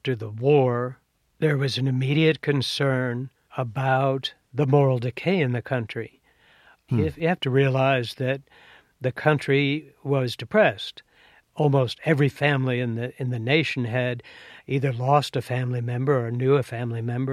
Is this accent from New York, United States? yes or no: no; St. Louis, Missouri, United States; Growing up in St. Louis, where it was broadcast, my German grandmother would weekly go upstairs and listen to the Protestant Hour, so I was well aware of it.